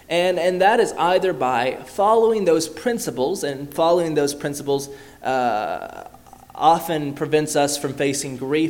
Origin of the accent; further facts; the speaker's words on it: Athens, Alabama, United States; I grew up in Athens, Alabama, and the roads are quite literally straightforward.